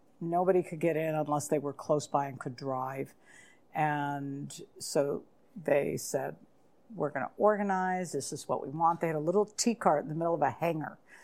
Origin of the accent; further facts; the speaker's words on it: Coral Gables, Florida, United States; now in Canada; I'm from Coral Gables.